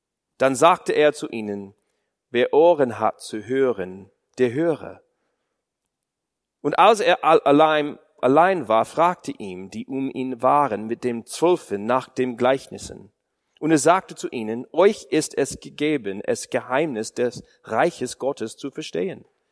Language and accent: German; Wyoming, United States; German is a second language; moved away as an adult; now in Cologne, Germany; Ursprünglich komme ich aus Wyoming. Vielleicht habt ihr schon meine komische Akzent gehört. Und so für die letzten 10 Jahre sind wir auch hier in Köln